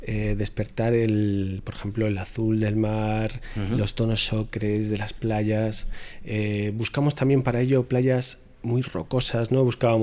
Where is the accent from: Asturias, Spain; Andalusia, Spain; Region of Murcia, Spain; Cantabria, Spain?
Region of Murcia, Spain; now in Madrid, Spain; Yo soy murciano y vengo de provincias, aunque llevo aquí en Madrid viviendo 10 años